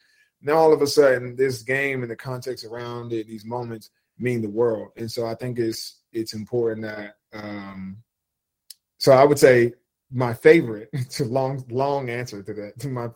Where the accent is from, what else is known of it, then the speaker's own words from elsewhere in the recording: New Jersey, United States; That is something that fit me growing up on the East Coast, being a Jersey kid.